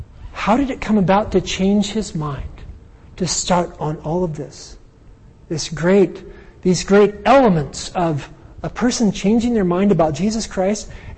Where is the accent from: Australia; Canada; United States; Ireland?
Ireland; well, it was the way I was brought up. I'm Irish, what can you expect?